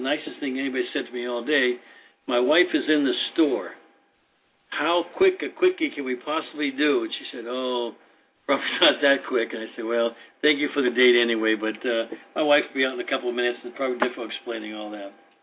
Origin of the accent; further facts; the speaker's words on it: Boston, Massachusetts, United States; When I grew up in South Boston, of course, we were right there by the bay, so we took boats everywhere and all that.